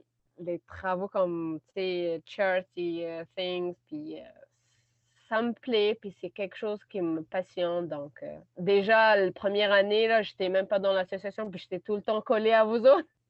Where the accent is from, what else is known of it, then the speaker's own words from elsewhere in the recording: Tunisia; now in Canada; Hey, je viens de la Tunisie. Mais c'est pas trop loin.